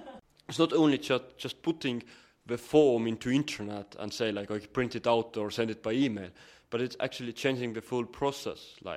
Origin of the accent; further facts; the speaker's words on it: Estonia; English is a second language; I come from Estonia.